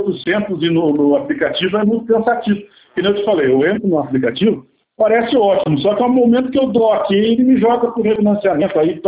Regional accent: Jacarezinho, Paraná, Brazil; eu sou do interior do Paraná, sou de Jacarezinho, né?

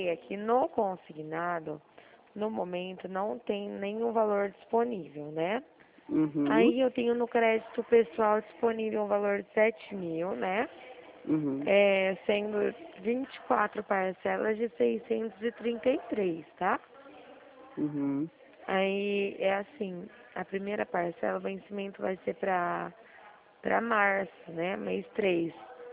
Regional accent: São Paulo, Brazil; eu sou aqui do estado de São Paulo.

